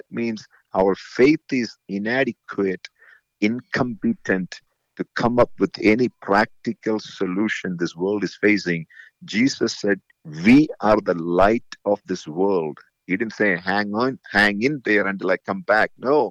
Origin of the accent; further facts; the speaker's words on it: India; that's the way I grew up in India.